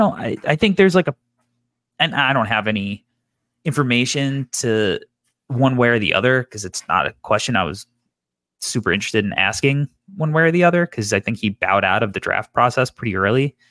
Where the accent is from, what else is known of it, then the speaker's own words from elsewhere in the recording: New York, United States; when you're from New York. It's like a big part of New York culture for us growing up.